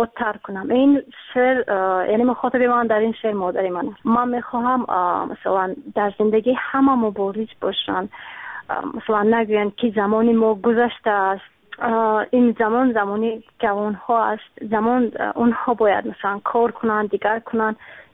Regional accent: Uzbekistan; ما در وطن خودم هستیم.

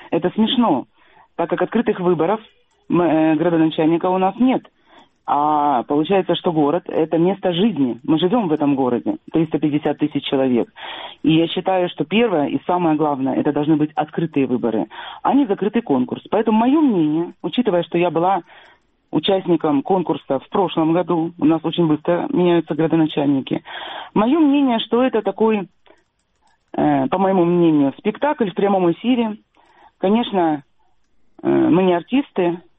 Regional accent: Simferopol, Crimea, Ukraine; Я тоже коренная симферополька. Здесь живу я, здесь трудятся, здесь учатся и трудятся мои дети

